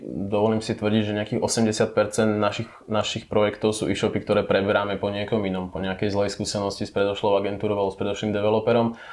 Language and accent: Slovak; Trenčín, Trenčín Region, Slovakia; pôsobíme v Trenčíne, v mojom rodnom meste, kde sme 4.